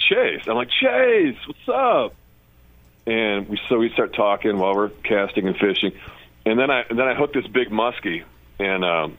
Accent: Louisville, Kentucky, United States; to the fishing world, I'm that guy from Louisville because I was on Kentucky Afield.

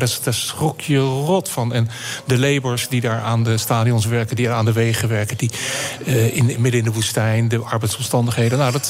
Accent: Netherlands; now in Paris, France; Ik wilde weg van alles. Dus ik ben ook weg uit Nederland inmiddels.

